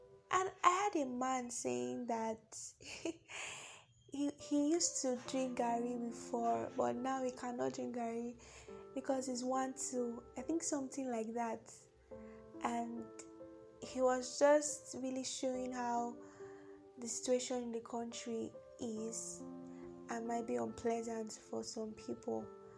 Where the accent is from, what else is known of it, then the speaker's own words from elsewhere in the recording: Nigeria; I'm from Nigeria, where things might be going somehow now.